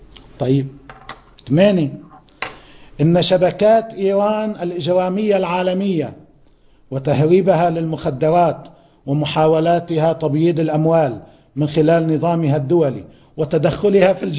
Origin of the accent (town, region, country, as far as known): Lebanon